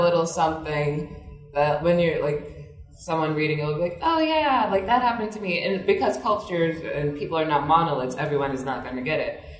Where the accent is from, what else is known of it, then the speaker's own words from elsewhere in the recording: Nigeria; and I'm also Nigerian.